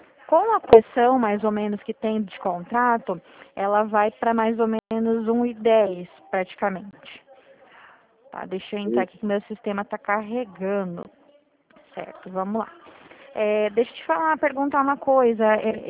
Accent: Dracena, São Paulo, Brazil; eu sou aqui de Dracena, do interior do estado de São Paulo.

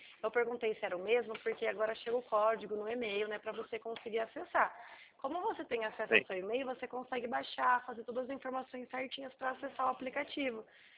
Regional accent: Nova Odessa, São Paulo, Brazil; Eu sou aqui de Nova Odessa, próximo a Campinas.

